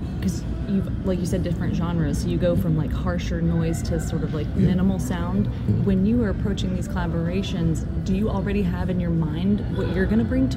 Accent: Memphis, Tennessee, United States; I'm from Memphis. Have you ever been to Memphis?

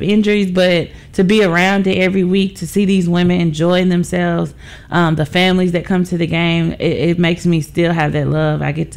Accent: Dyersburg, Tennessee, United States; now in Memphis, United States; I'm originally from Dyersburg, Tennessee. Okay. I've been here about 10 years now.

